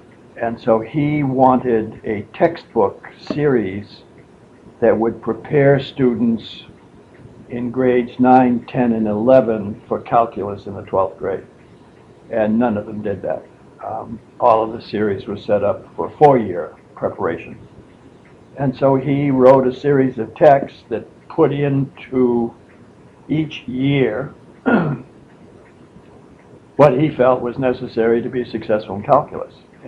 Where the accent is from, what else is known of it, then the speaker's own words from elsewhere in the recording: Gardner, Massachusetts, United States; born there; I was born in Gardner, Massachusetts.